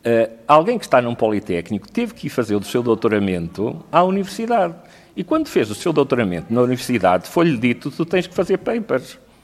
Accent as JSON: {"language": "Portuguese", "town": "Coimbra", "region": "Centro", "country": "Portugal", "tie": "born there", "said": "Eu nasci em Coimbra, e, portanto, gosto muito da cidade."}